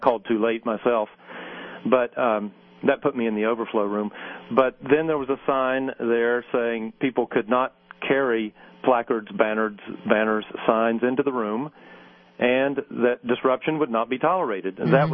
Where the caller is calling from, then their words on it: West Virginia, United States; Yes, Stephanie, I'm calling from West Virginia